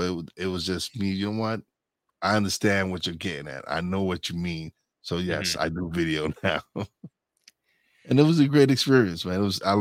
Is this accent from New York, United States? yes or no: yes; Brooklyn, New York, United States; Because I'm like, man, I would have never, I'm a kid from Brooklyn. I don't know celebrities like that.